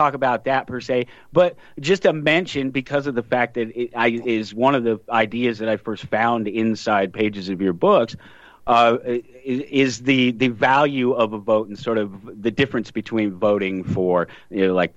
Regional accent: Colorado, United States; I grew up in Colorado, and you probably know some of those guys.

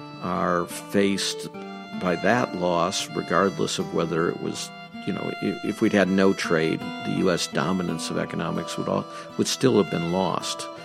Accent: Dearborn, Michigan, United States; also born or lived in Detroit; when I was born in Detroit, grew up in a suburb of Detroit where Ford Motor Company is headquartered, Dearborn, Michigan.

